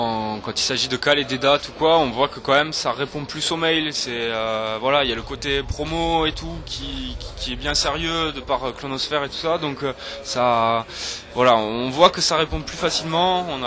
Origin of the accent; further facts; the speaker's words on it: Toulouse, Occitanie, France; c'est la release party qu'on a fait chez nous à Toulouse.